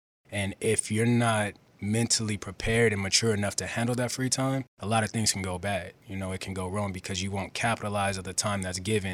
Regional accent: West Coast, United States; I'm from West Coast. What do you expect?

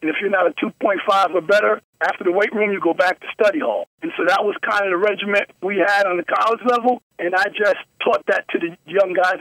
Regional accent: Paterson, New Jersey, United States; I come from Paterson, New Jersey, which is like North Camden, you know what I mean? That's in the northern part of the state of New Jersey.

